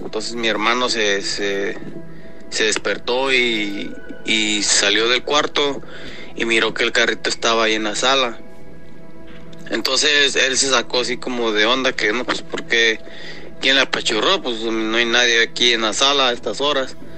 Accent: San Miguel de Allende, Guanajuato, Mexico; now in United States; Ajá. Soy originario de San Miguel Allende, Guanajuato. Y pues, señor, pues acá andamos en los Estados Unidos.

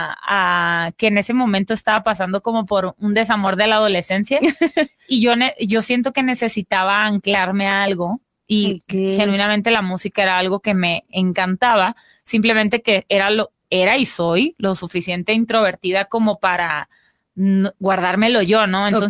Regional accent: Culiacán, Sinaloa, Mexico; Pero yo soy del norte, yo soy de Culiacán.

